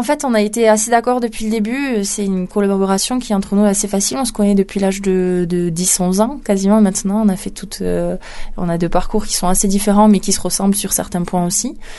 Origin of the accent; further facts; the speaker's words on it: Mauléon, Nouvelle-Aquitaine, France; Moi, j'ai vécu toute mon enfance à Espèce. On a fait donc le collège et le lycée à Saint-François. Moi, la Basse-Ville à Mauléon.